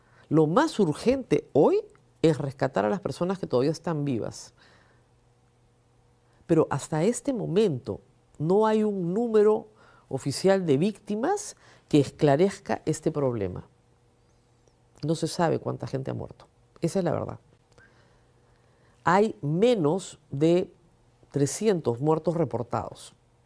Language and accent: Spanish; Peru; Y hay algo que nos tiene que llamar la atención como peruanos.